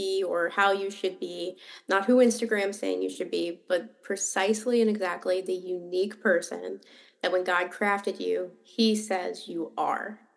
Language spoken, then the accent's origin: English; Richmond, Virginia, United States; I'm an author from Richmond, Virginia.